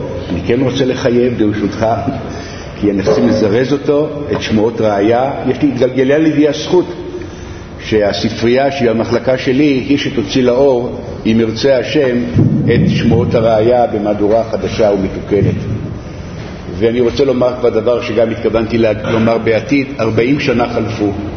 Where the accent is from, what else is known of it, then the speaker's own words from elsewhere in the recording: Jerusalem, Jerusalem District, Israel; אני יליד ירושלים, גדלתי פה, התחנכתי פה